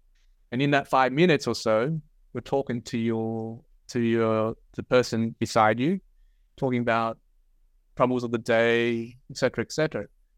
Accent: Australia; growing up in Australia, where my parents would buy Café du Monde coffee cans and make Café Ciudad

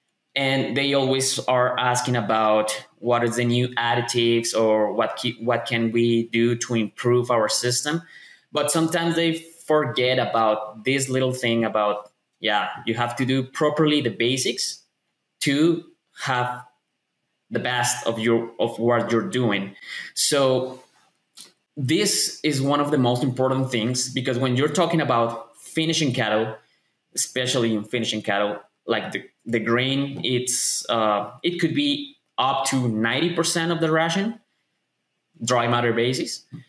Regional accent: Colombia; I was in Colombia. I'm from Colombia, so I was working there.

